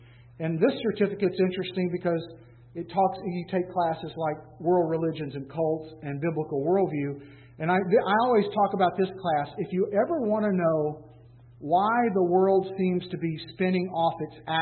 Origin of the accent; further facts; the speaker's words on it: Alabama, United States; now in Wisconsin, United States; I'm ready to get out of Wisconsin personally. I'm from Alabama.